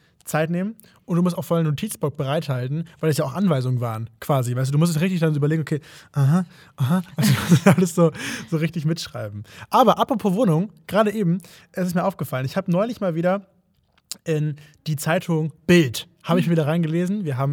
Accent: Hamburg, Germany; Ich bin Hamburger.

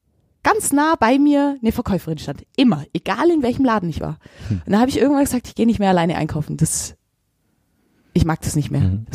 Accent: Augsburg, Bavaria, Germany; also ich bin schon in Pferse aufgewachsen

